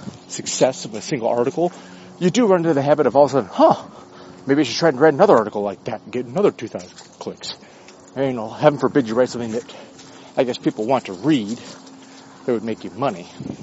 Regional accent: United States; Post box? Mailbox, because I'm an American.

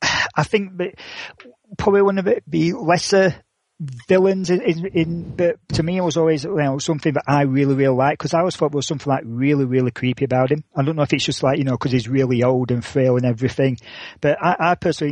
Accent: United Kingdom; me being British

